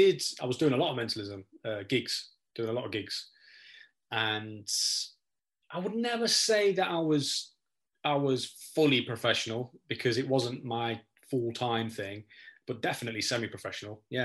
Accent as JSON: {"language": "English", "town": "Nottingham", "region": "East Midlands", "country": "United Kingdom", "said": "Well, Dee, I'm from Nottingham. Dee was living in Nottingham at the time."}